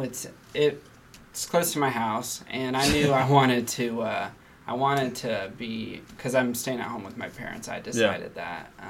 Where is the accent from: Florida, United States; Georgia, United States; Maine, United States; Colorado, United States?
Georgia, United States; Acworth; Yeah, well, I'm from the Dallas Ackworth area. I went to North Paulding High School.